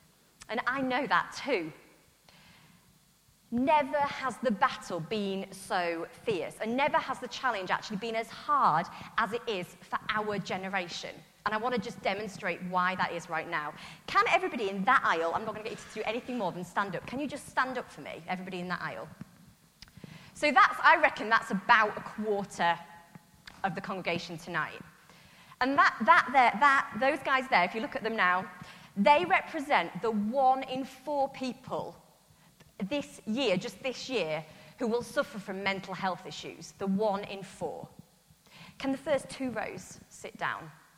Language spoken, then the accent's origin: English; Hull, Yorkshire and the Humber, United Kingdom; I was brought up in Hull on the East Coast